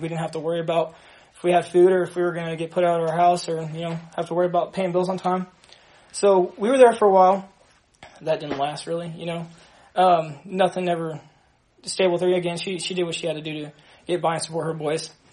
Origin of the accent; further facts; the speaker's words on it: Dallas, Texas, United States; So I grew up in, I was born in Dallas, Texas, and I have a twin brother.